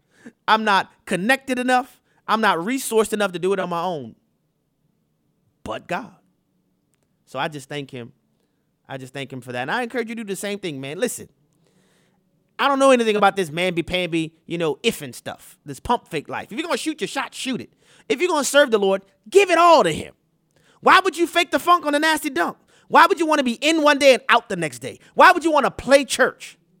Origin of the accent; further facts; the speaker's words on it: New Orleans, Louisiana, United States; I think this negatively impacted people in my hometown in New Orleans.